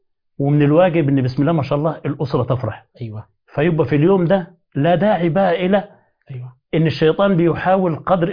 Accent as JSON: {"language": "Arabic", "region": "Upper Egypt", "country": "Egypt", "said": "نبدأ نفطر عندنا في الصعيد يا سيدنا."}